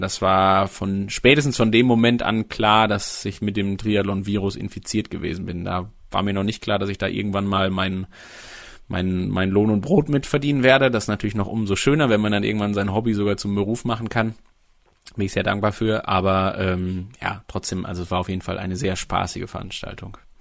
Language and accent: German; North Rhine-Westphalia, Germany; born there; Ich komme gebürtig aus dem Sauerland